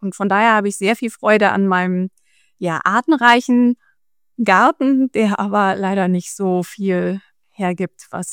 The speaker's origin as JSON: {"language": "German", "region": "Lower Saxony", "country": "Germany", "said": "ich komme tatsächlich eigentlich aus der Hildesheimer Börde, das heißt, ja, da ist halt einer der besten Böden Deutschlands"}